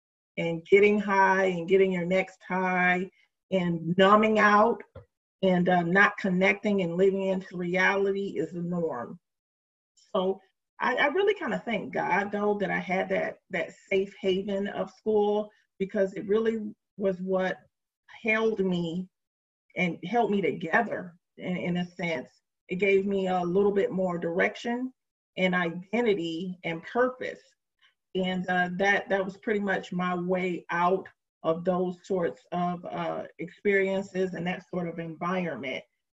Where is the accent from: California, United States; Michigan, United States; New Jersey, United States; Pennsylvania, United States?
Michigan, United States; Detroit; some of the circumstances that I experienced as a child growing up in Detroit were common.